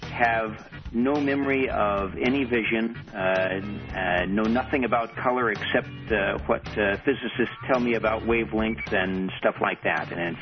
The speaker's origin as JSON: {"language": "English", "region": "Oklahoma", "country": "United States", "tie": "born there", "said": "I was born in Oklahoma. There were only boarding schools for the blind at that time, basically one in Muskogee, Oklahoma"}